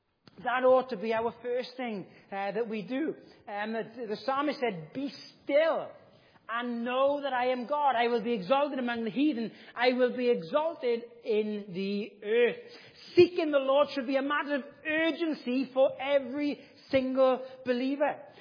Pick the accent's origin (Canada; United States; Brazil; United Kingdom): United Kingdom; Wales; I'm from Llanfair Ardre. We didn't go up into the valleys, even though that's where Dad's family were from. We emigrated.